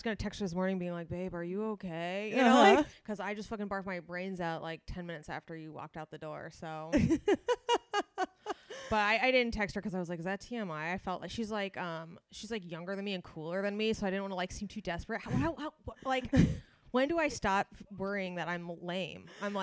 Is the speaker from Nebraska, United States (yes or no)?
no; Scottsdale, Arizona, United States; I'm from Scottsdale, which is, you know, the bragging rights from Arizona.